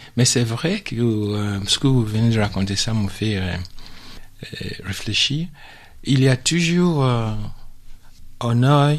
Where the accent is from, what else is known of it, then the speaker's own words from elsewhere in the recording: Nigeria; French is a second language; Je suis d'origine nigérienne. Je suis de Nigeria. C'est un pays anglophone en Afrique de l'Ouest. Mm-hmm. Mais je suis français aussi depuis un certain temps.